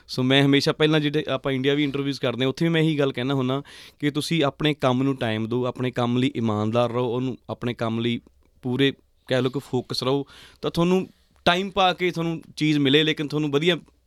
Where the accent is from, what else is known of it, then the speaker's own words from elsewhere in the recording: Talwandi Malik, Punjab, India; ਮੇਰਾ ਪਿਛੋਕੜ ਹੈਗਾ ਜੀ ਡਿਸਟ੍ਰਿਕਟ ਪਟਿਆਲਾ ਤਹਿਸੀਲ ਸਮਾਣਾ ਅਤੇ ਪਿੰਡ ਤਲਵੰਡੀ ਮਲਿਕ ਸੋ ਸਕੂਲਿੰਗ ਪਿੰਡ ਦੇ ਸਕੂਲ ਤੋਂ ਹੋਈ